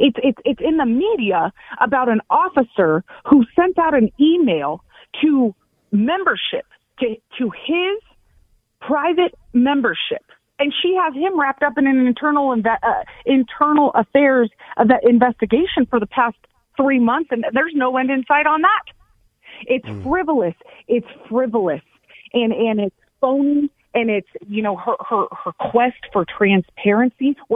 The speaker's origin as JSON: {"language": "English", "town": "Aurora", "country": "United States", "tie": "born or raised there", "said": "This is my hometown we're talking about. And those who threaten to destroy it or do harm to Aurora, just know that I'm here."}